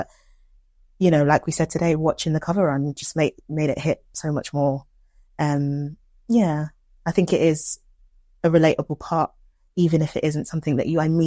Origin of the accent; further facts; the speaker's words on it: London, United Kingdom; born there; I was born in London and my parents are immigrants